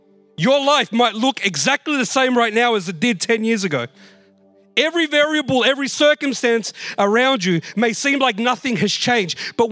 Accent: Australia; I'm Latin American, but I'm more of an Aussie. I've grown up here, right?

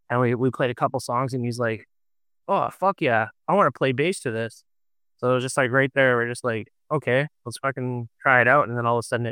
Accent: Portage la Prairie, Manitoba, Canada; we're from Portage la Prairie.

